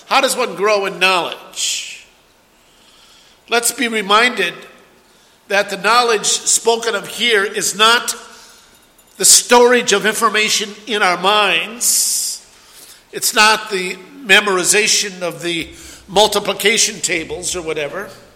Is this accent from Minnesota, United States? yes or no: yes; Minnesota, United States; I'm from Minnesota, and you don't know what cold is. I know what cold is. I've been in 30 below weather.